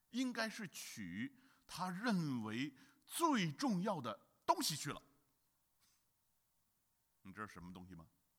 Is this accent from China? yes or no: yes; China; 你知道这个我们中国人从来没有自来水的概念